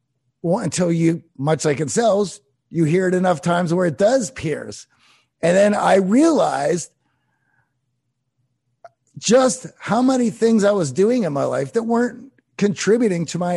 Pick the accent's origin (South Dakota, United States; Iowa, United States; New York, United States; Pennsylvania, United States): Pennsylvania, United States; Pittsburgh; I grew up in Pittsburgh. My dad grew up on a farm, but my dad worked in a factory.